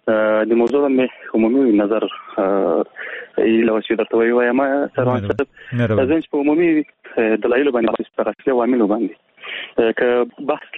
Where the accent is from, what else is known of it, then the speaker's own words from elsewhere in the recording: Paktika, Afghanistan; زه د پکتیکا یم